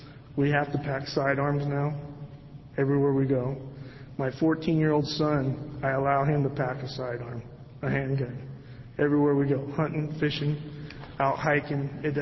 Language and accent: English; Baker, Oregon, United States; I was born and raised here in Baker.